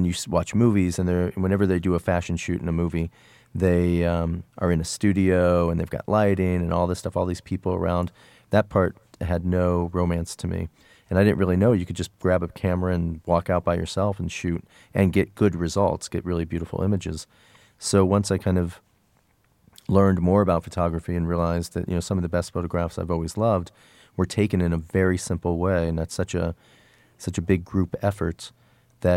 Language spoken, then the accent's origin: English; Indiana, United States; where I grew up in Indiana, there was no fashion business. There really was no fashion.